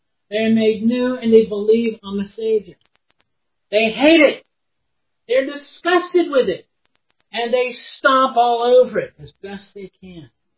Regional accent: Cincinnati, Ohio, United States; When I was in high school, I had an associate pastor in the church I grew up in Cincinnati

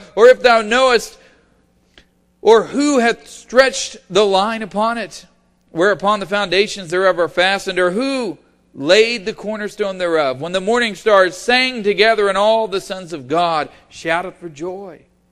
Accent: Oklahoma, United States; Of course, I'm from Oklahoma, and I will tell you, whirlwinds get your attention.

